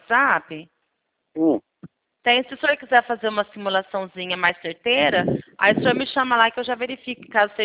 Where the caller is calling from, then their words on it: Presidente Prudente, São Paulo, Brazil; eu falo aqui da central do C6, é Presidente Prudente, São Paulo